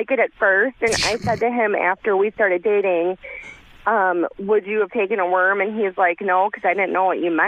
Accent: Wisconsin, United States; Wisconsin. I'm from Wisconsin.

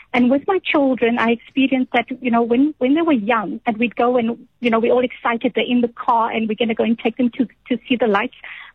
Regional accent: Cape Town, Western Cape, South Africa; now in Johannesburg, South Africa; I'm originally from Cape Town

